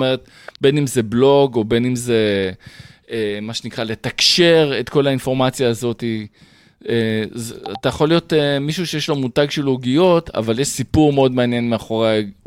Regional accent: Holon, Tel Aviv District, Israel; אני גדלתי מטר מבית קולנוע.

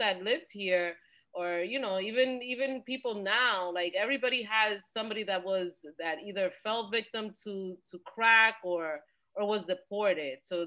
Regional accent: New York City, New York, United States; I think I had like the best childhood growing up in Inwood, you know, yeah. Just going to Inwood Park and playing in the street, like on Vermilia. I grew up on Vermilia

